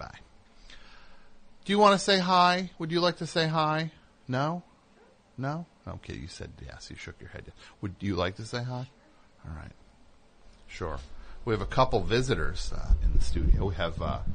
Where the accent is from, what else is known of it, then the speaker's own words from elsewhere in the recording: Philadelphia, Pennsylvania, United States; I'm so scared. I'm from Philly.